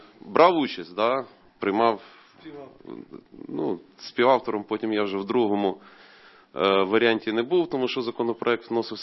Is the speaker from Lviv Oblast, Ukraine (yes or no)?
yes; Lviv, Lviv Oblast, Ukraine; born there; Народився у Львові